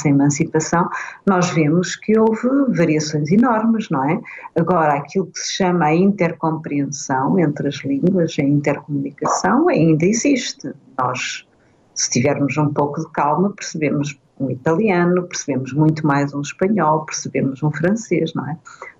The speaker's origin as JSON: {"language": "Portuguese", "country": "Portugal", "said": "Eu, como portuguesa"}